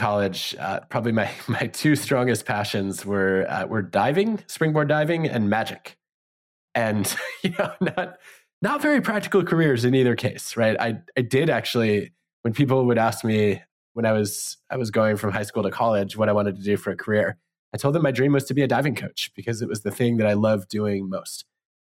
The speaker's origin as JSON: {"language": "English", "town": "Detroit", "region": "Michigan", "country": "United States", "tie": "born or raised there", "said": "I grew up in the Detroit suburbs"}